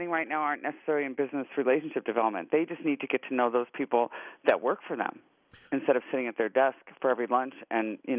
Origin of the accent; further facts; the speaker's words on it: Denver, Colorado, United States; You know, I'm from Denver, Alan, so